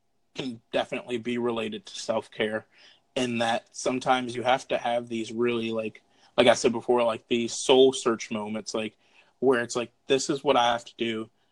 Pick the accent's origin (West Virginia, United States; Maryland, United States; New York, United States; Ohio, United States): Maryland, United States; Baltimore; growing up in Baltimore, it's a very interesting culture where, like, it's that northeastern culture where no one really talks to each other